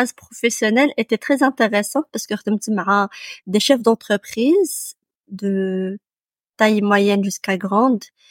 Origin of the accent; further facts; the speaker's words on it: Morocco; présenté mes compétences en tant que Marocaine